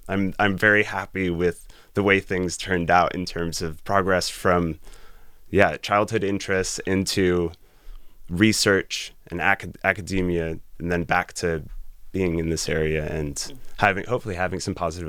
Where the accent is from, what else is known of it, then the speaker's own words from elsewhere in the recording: Esopus, New York, United States; I would say the root of it all was growing up in Esopus and just hanging out in the woods there.